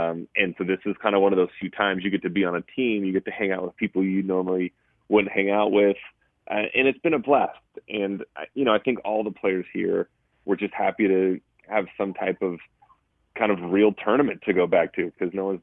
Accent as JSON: {"language": "English", "town": "Las Vegas", "region": "Nevada", "country": "United States", "tie": "born or raised there", "said": "I grew up in Vegas, so it's fun to kind of be on a team that is a little bit close to my roots."}